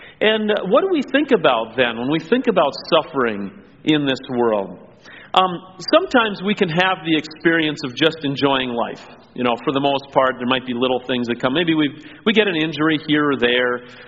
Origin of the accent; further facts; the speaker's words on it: Mexico; when I grew up in Mexico, at the market or in stores nearby, a lot of things were sold by weight